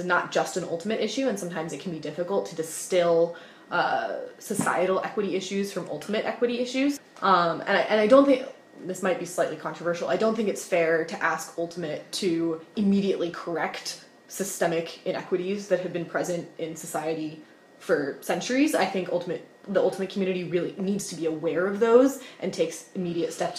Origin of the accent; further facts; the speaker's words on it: Silver Spring, Maryland, United States; Fun fact, I grew up in Silver Spring, Maryland.